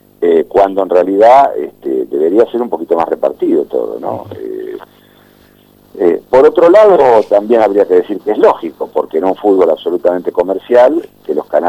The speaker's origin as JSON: {"language": "Spanish", "region": "Buenos Aires", "country": "Argentina", "tie": "born or raised there", "said": "vivo en Caballito porque mi mamá era de Floresta, mi papá de Núñez, y se vinieron a vivir en Caballito. Nací en Caballito, me crié en Caballito, pero ahora vivo en Boedo"}